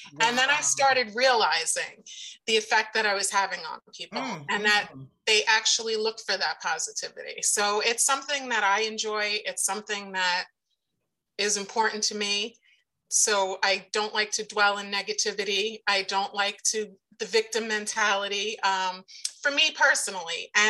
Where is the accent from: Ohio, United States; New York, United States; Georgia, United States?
New York, United States; Brooklyn; accent: Brooklyn; So I'm from Brooklyn, New York, and then I moved out to Long Island when I was about 18.